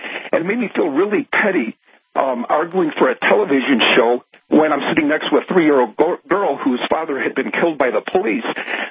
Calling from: Albuquerque, New Mexico, United States; Yeah, I'm calling from Albuquerque.

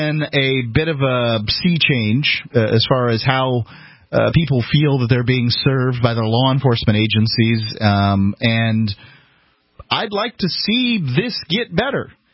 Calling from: New Hampshire, United States; I'm coming from New Hampshire.

